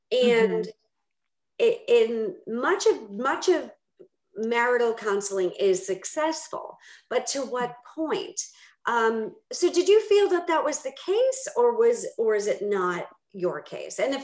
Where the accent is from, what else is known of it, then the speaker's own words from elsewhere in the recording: Boston, Massachusetts, United States; accent: Boston; Like, here's my Boston accent. I'm out of here.